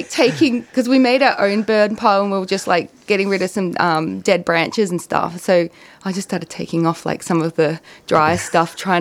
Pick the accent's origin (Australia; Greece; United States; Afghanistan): Australia; Winnindoo, Victoria; So me and Adrian grew up in Gippsland. He was from Joongabby. I was from Winnandoo, which is near Rosedale.